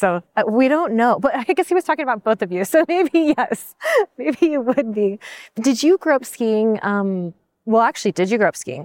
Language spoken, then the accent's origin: English; Truckee, California, United States; born there; I was born in Truckee.